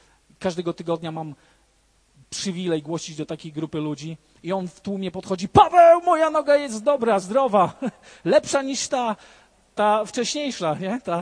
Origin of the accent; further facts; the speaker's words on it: Rzeszów, Subcarpathian Voivodeship, Poland; Ale ja pochodzę z Rzeszowa, nie z Warszawy.